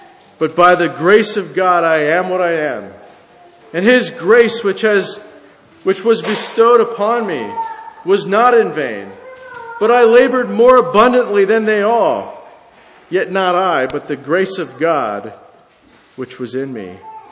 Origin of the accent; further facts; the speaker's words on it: United States; I was given the tremendous blessing of growing up in America.